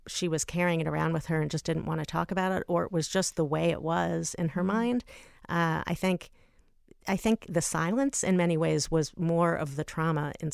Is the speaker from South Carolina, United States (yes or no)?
yes; South Carolina, United States; also born or lived in Buffalo, New York / Boston; and then we moved to Buffalo, New York, and then to outside of Boston. And ultimately, I was raised in South Carolina